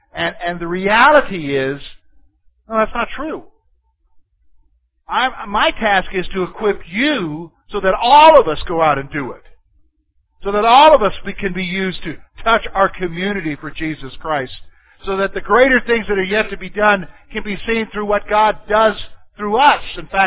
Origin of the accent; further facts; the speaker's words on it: Columbia, South Carolina, United States; I'm a city guy. I'm from Columbia, South Carolina, so I'm a city guy.